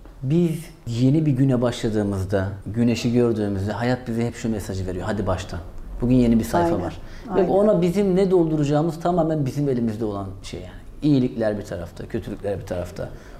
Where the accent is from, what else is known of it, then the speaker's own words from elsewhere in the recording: Ordu, Turkey; Ben Orduluyum ama Rize'den böyle kaynaklı.